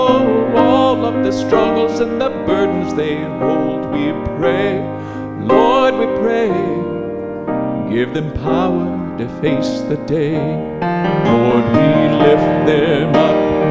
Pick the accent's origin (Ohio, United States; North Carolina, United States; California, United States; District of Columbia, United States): North Carolina, United States; I haven't written many Southern gospel tunes, even though I'm from North Carolina.